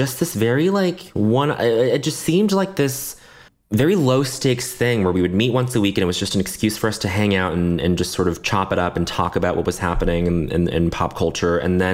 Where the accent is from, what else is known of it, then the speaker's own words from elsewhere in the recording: Canada; I'm actually, I grew up in Canada. I speak a little French.